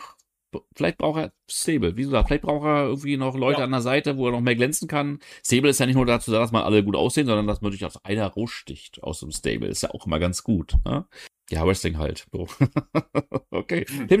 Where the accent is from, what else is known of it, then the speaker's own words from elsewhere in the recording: Bremen, Germany; Da muss ich als Bremer natürlich für eine Bremen-Show fragen